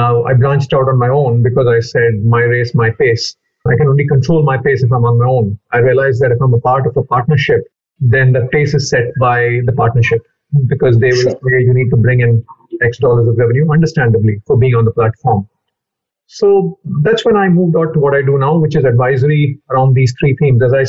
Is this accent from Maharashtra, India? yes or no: no; Chennai, Tamil Nadu, India; also born or lived in Gwalior; I come from the South, as my name indicates. My father was a public sector banker. Initial years in small towns in Tamil Nadu, 4 years in a town called Gwalior, sandwiched between Agra and Jhansi. I think 9th onwards, I was in Chennai.